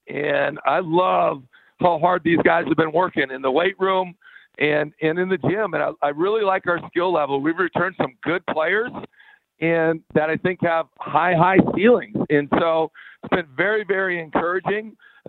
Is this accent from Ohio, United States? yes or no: no; Stephen, Minnesota, United States; I'm a guy from Stephen, Minnesota, graduated number two in my class. There were 18 of us.